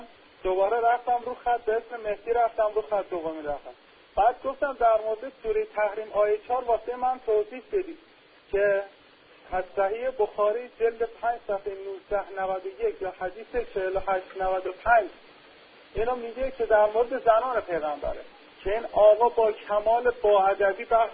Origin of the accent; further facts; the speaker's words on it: Iran; بودم که گفتم از ایرانم